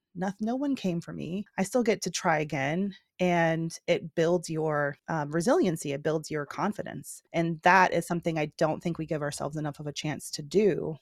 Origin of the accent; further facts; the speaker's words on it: Georgia, United States; I'm from Georgia originally, and like Six Flags, you go to the amusement park with your siblings.